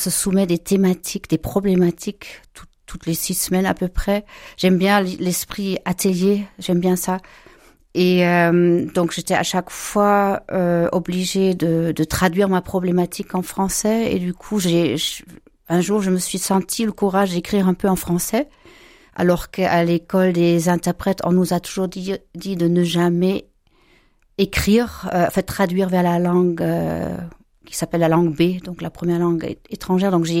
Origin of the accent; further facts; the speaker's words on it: Dresden, Saxony, Germany; moved away as an adult; now in Paris, France; Je suis née et j'ai grandi à Dresde, qui est jumelée avec Strasbourg d'ailleurs. Il y a une rue de Dresde, il y a aussi une rue Strasbourg à Dresde. Et donc j'ai grandi là-bas, j'ai commencé mes études à Berlin-Est